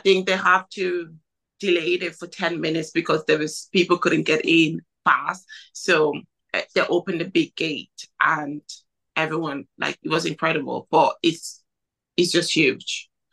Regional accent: Cameroon; English is a second language; now in Ireland; completely different from Cameroon, like weather, food, really everything. How I just went to school, I didn't speak English.

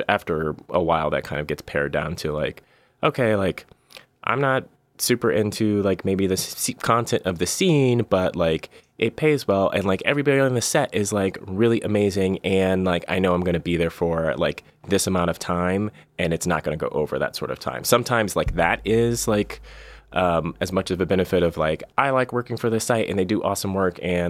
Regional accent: California, United States; I'm from the Bay Area originally, so I got to see sort of that rise.

